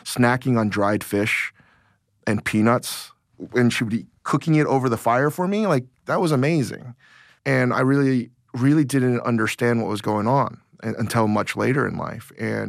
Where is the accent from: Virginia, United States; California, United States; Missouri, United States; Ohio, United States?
Virginia, United States; also born or lived in Asia / New York City, United States; And the fact of the matter is I grew up in Northern Virginia to Korean parents, and then I spent a lot of time in Asia and then a lot of time in New York City.